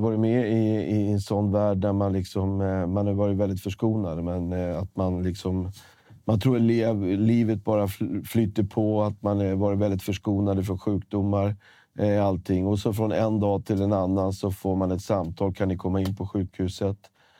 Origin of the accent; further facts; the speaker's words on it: Stockholm, Stockholm County, Sweden; Jag är från Stockholm, Sverige.